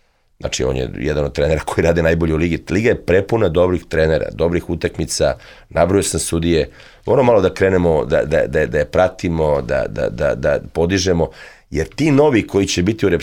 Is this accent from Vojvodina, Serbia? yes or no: no; Belgrade, Serbia; meni je deda pokojni bio ekonom Zvezde, pa sam odrastao na Kalemegdanu